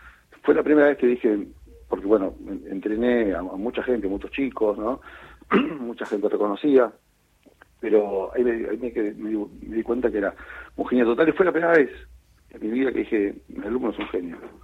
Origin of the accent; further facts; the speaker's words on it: Mar del Plata, Buenos Aires Province, Argentina; yo soy de Mar del Plata